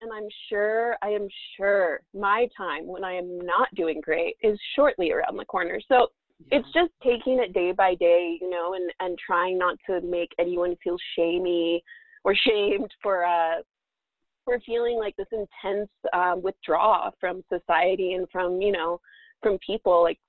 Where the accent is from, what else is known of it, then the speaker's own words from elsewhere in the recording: Santa Fe, New Mexico, United States; born there; I was born in Santa Fe. I am Diné, Blackfeet, Shoshone, Nez Perce, and Latina.